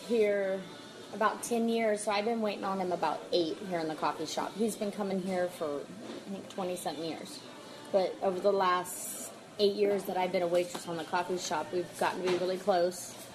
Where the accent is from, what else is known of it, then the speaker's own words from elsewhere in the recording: Memphis, Tennessee, United States; I'm from Memphis.